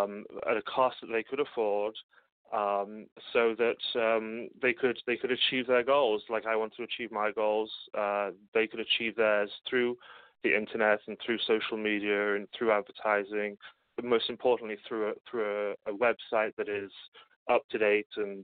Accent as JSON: {"language": "English", "town": "Manchester", "region": "North West England", "country": "United Kingdom", "tie": "born or raised there", "moved": "as an adult", "lives_now": "Detroit, United States", "said": "Well, I grew up in Manchester, England. I was born and raised there. I was there until I was 24. And then I met a girl from Michigan and we got married and I ended up living in Detroit."}